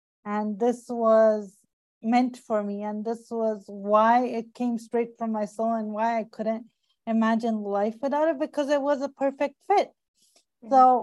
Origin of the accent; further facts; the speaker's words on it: Tianjin, China; English is a second language; I actually grew up in China. So I grew up in a city near the capital. The capital is Beijing. I grew up in Tianjin and I studied there.